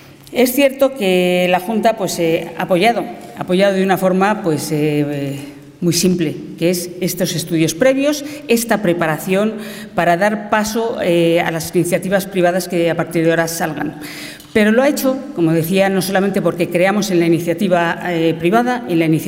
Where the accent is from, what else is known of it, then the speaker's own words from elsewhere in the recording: Castile and León, Spain; todos somos conscientes que cuando salimos de Castilla y León, si por algo se nos asocia, es por nuestro patrimonio.